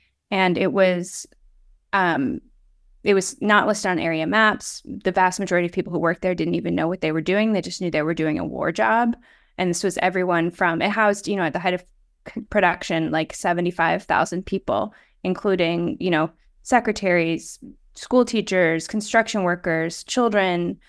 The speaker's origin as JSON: {"language": "English", "town": "Atlanta", "region": "Georgia", "country": "United States", "tie": "born or raised there", "also_born_or_lived": "Tennessee", "lives_now": "Minneapolis, United States", "said": "I was raised in Atlanta, grew up in the South, Southeast, and spent a lot of time in Tennessee, which is partially what my book's about. But I now live in Minneapolis, Minnesota"}